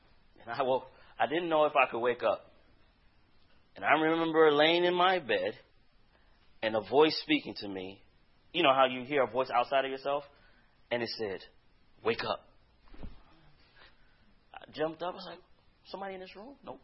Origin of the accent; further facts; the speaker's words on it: Riverside, California, United States; born there; I was born in Riverside, California.